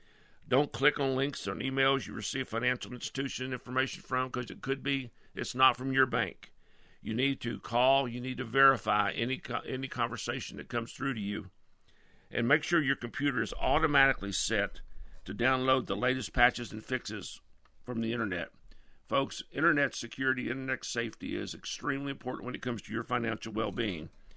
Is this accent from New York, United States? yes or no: yes; New York City, New York, United States; Because you know what? I'm from New York City.